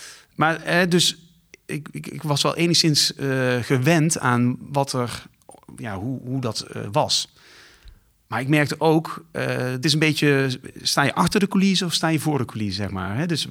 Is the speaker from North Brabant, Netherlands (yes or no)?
yes; Lieshout, North Brabant, Netherlands; En ik vind het altijd fijn om te kunnen zeggen dat we uit Lieshout komen. En dat we dan kunnen vertellen dat het een verdomd mooi dorpje is.